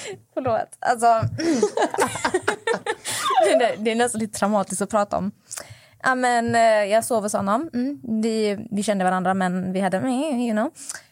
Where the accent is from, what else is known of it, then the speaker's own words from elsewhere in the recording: Malmö, Skåne, Sweden; Jag är som sagt ingen bonde som du tycker, jag är från Malmö.